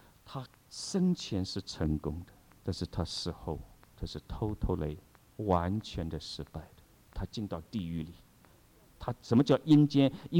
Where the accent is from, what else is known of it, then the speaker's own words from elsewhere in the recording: China; 我们中国人讲，一个人笑的最后，他笑的最真